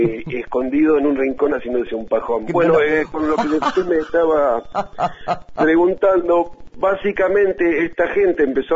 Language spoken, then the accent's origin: Spanish; Buenos Aires, Argentina; Nosotros somos acá de Buenos Aires, de la provincia de Buenos Aires, de varios sectores.